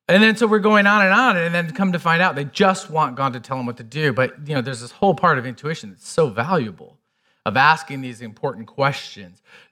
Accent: Michigan, United States; now in Colorado, United States; When we first got here, we're from the Midwest, from Michigan.

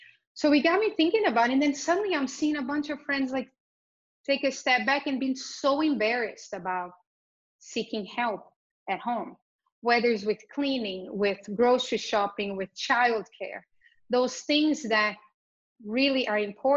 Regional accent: Brazil; when I grew up in Brazil. So I grew up in the 80s.

